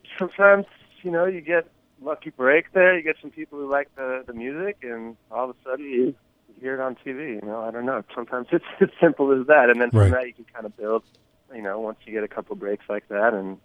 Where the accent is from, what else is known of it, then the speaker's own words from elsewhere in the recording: Portland, Oregon, United States; moved away as an adult; now in Los Angeles, United States; I love Portland. It's still consider that my hometown and have the Northwest in my blood, but I've been down here in L.A. for, over 10 years now